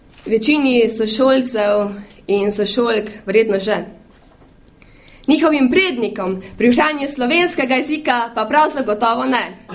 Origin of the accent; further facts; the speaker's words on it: Prebold, Savinja, Slovenia; prihajam iz Prebolda in sem dijakinja tretjega letnika dvojezične zvezne trgovske akademije v Celovcu.